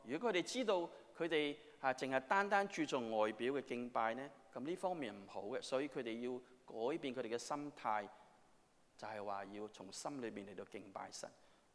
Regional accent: Hong Kong; 我记得我小的时候在香港，你知道我们香港那时候、没有电炉这些东西

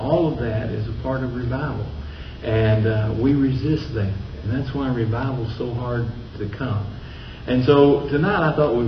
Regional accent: Alabama, United States; I grew up in North Alabama, and it was just part of what you did.

